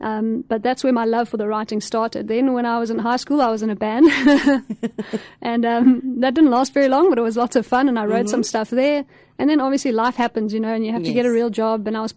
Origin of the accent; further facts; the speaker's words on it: Johannesburg, Gauteng, South Africa; now in Cape Town, South Africa; Yes. So I'm from Johannesburg. I moved to Cape Town last year, April. So I've been here for about a year now.